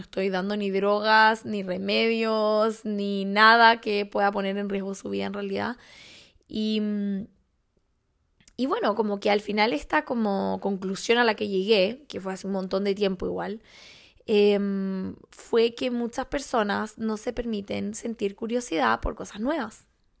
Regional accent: Santiago, Santiago Metropolitan Region, Chile; moved away; vengo de Santiago, de Chile, la capital, de ese país largo que está en el borde de Sudamérica.

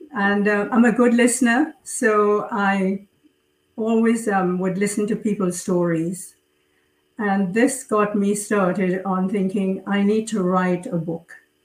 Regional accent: Trinidad & Tobago; born there; also born or lived in England; I was born in the Caribbean in a multicultural society, Trinidad. Although I'm British and French, it was British at the time. Mm-hmm. And I went to school in England, another British island.

